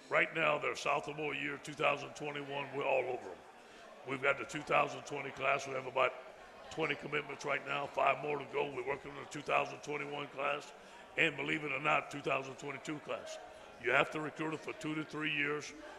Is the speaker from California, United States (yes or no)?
no; Salt Lake City, Utah, United States; It's a little different when we grew up in Salt Lake Foosball.